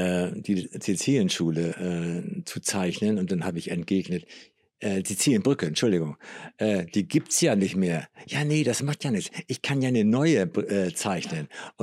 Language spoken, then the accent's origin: German; Oldenburg, Lower Saxony, Germany; mit denen hier meine Heimat zu zeigen, weil ich ja echter Oldenburger bin.